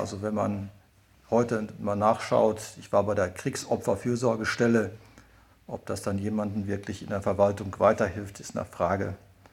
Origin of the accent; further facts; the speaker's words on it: Attendorn, North Rhine-Westphalia, Germany; Ich bin gebürtiger Attendorner, an der Kampfstraße geboren, noch nicht einmal im Krankenhaus.